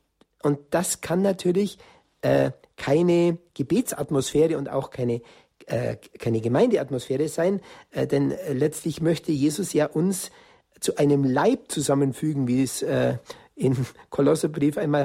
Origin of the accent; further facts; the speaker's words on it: Germany; er kommt aus der Nähe von Barcelona und ich komme aus Deutschland.